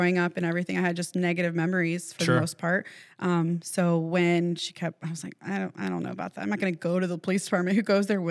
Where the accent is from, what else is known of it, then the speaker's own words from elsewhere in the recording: St. Petersburg, Florida, United States; born there; My origin story, I was born at St. Anthony's Hospital in St. Pete.